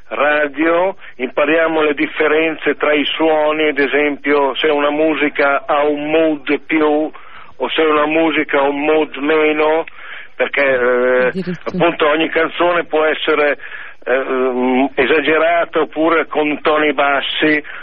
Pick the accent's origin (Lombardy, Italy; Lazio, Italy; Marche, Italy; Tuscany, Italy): Lombardy, Italy; Suzzara; al mio paese, che è Suzzara, appunto, in provincia di Mantova